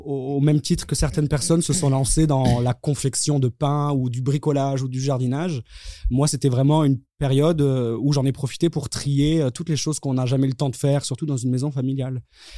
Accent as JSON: {"language": "French", "town": "Toulouse", "region": "Occitanie", "country": "France", "tie": "born or raised there", "lives_now": "Paris, France", "said": "j'ai eu la chance d'être confiné, non pas chez moi à Paris, mais dans ma maison familiale à Toulouse"}